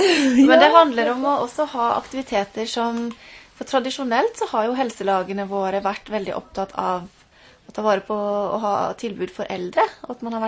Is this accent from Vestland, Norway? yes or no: yes; Aurland, Vestland, Norway; Men ja, jeg vokste opp inne i Aurland på jordbruksskolen der inne. Så ble det bokmålsdialekt med meg. Men jeg er nå sogning i hjertet, selv om det ikke høres sånn ut.